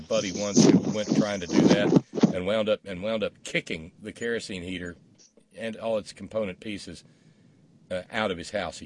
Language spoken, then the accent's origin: English; Chicago, Illinois, United States; I'm from Chicago, so I'm loving this.